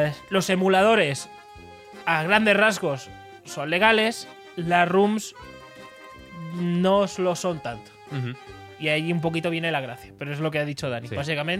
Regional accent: Cuenca, Castilla-La Mancha, Spain; Yo soy de Cuenca, está bien la cosa.

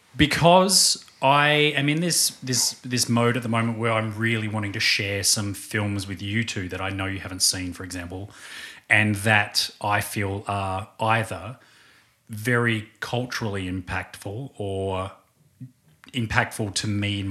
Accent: Australia; We're Australian.

